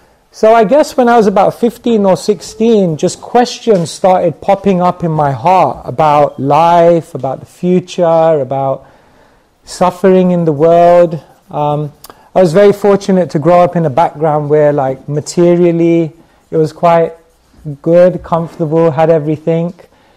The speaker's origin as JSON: {"language": "English", "town": "Wembley", "region": "London", "country": "United Kingdom", "tie": "born or raised there", "said": "I grew up in Wembley, not too far away from here."}